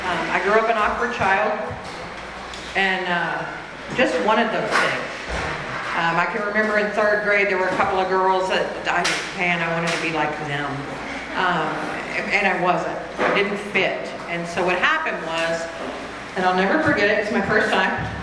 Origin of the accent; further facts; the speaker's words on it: Corpus Christi, Texas, United States; So, I come from Corpus Christi originally